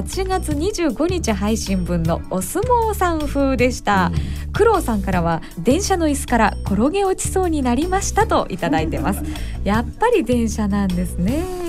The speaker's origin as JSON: {"language": "Japanese", "region": "Fukuoka", "country": "Japan", "said": "私福岡出身ですので、うん、九州地方の方言で"}